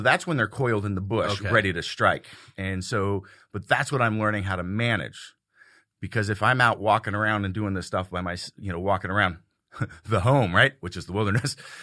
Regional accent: California, United States; also born or lived in Oregon; All over the wilderness of Northern California and Eastern Oregon.

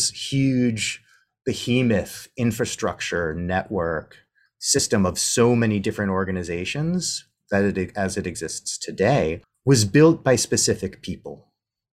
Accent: California, United States; now in Perth, Australia; I was raised on Coast Miwok country on Turtle Island, also known as Northern California. And here I'm speaking from Whadjuk Noongar Boodja.

